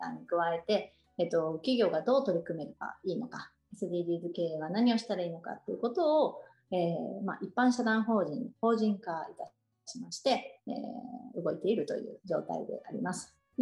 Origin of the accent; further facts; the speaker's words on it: Handa, Aichi, Japan; はい、愛知県の半田市で、生まれも育ちも半田市でございます。